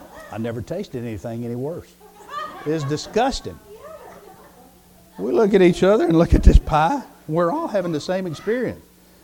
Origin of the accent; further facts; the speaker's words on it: the South, United States; I know I'm from the South and this is Montana